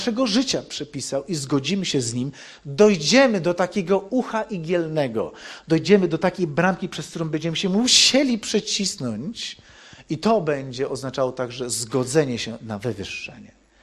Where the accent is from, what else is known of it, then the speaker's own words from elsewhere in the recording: Szczecin, West Pomeranian Voivodeship, Poland; miałem 21 lat, bo ja ze Szczecina w ogóle pochodzę. Wróciłem po 2 latach nieobecności do Szczecina